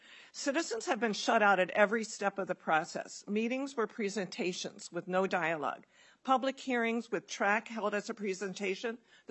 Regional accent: Farmington, Minnesota, United States; from Farmington, Minnesota

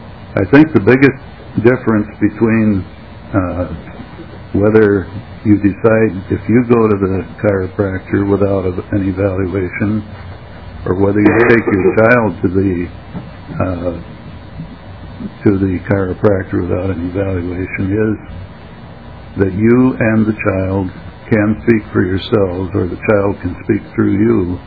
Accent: Buffalo, Minnesota, United States; I'm a veterinarian from Buffalo, Minnesota.

